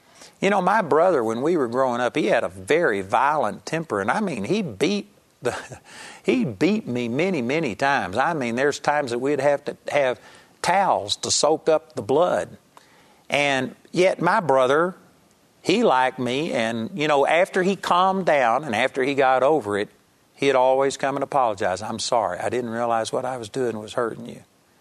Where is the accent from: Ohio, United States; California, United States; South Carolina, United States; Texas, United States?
Texas, United States; I'm a hick from Texas.